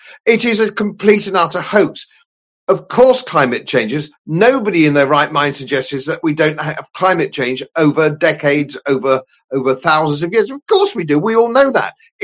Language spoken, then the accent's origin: English; England, United Kingdom; They're rioting in Dublin at the moment, but of course we don't riot, no, because we're English, and we just hope that it won't come up Lime Grove.